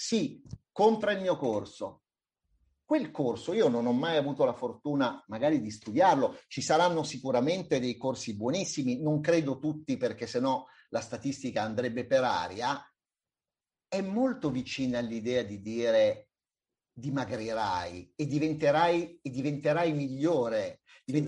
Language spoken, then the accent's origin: Italian; Emilia-Romagna, Italy; lo dico anche da appartenente è molto da emiliano romagnoli